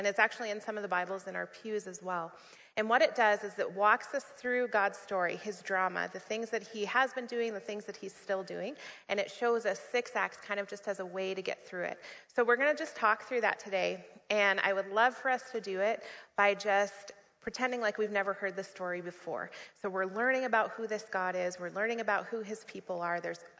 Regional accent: United States; I moved to Colorado. I'm from the States, and I worked at a place called Focus on the Family.

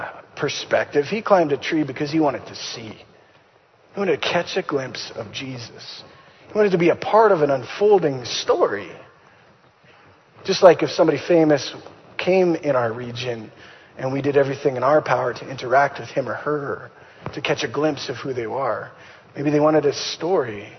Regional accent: Saskatchewan, Canada; It was one of my favorite things to do as a kid growing up in Saskatchewan.

